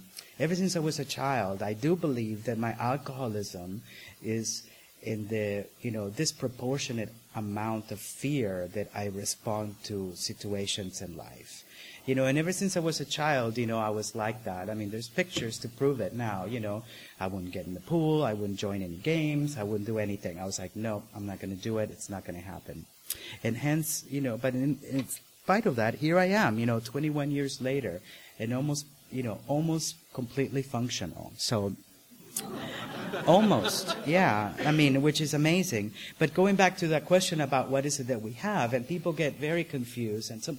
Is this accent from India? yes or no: no; Nicaragua; I'm originally from Nicaragua, from Central America.